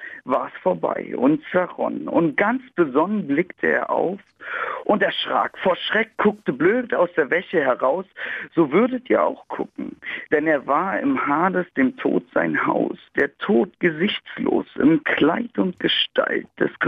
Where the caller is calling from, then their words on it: Pankow, Berlin, Germany